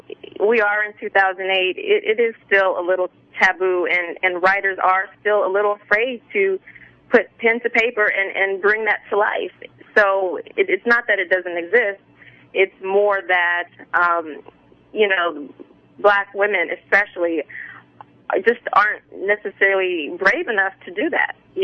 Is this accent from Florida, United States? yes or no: no; Atlanta, Georgia, United States; I grew up in Atlanta. I went to high school in Atlanta.